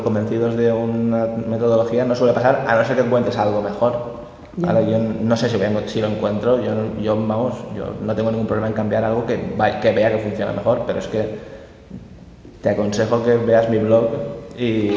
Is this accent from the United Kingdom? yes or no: yes; England, United Kingdom; Spanish is a second language; sobre todo como yo soy inglés, usar los medios técnicos para aumentar la exposición a la lengua de mis alumnos